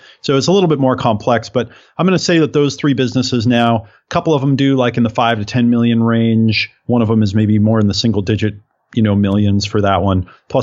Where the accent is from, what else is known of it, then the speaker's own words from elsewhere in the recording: Oregon, United States; I grew up in Oregon. I grew up in the sticks out in the woods of Oregon to hippie parents